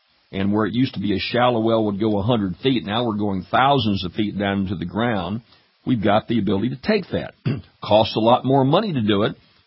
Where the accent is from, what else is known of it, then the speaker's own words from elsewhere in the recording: Louisiana, United States; all the way down to my home state of Louisiana into Texas